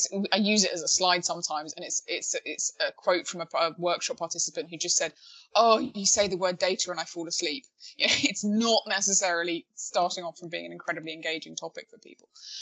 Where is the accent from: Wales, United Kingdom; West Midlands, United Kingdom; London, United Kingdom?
London, United Kingdom; Even if as a Londoner, I was not part of that process